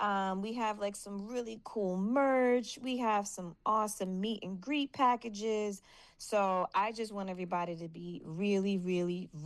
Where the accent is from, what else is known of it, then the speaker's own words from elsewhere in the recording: United States; just being an American artist and coming over there and touching the people.